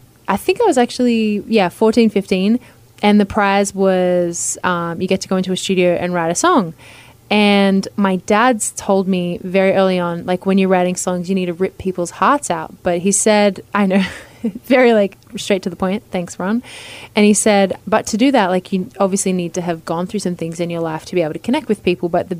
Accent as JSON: {"language": "English", "country": "Australia", "said": "The German and French way is Gorge, but we are Australian."}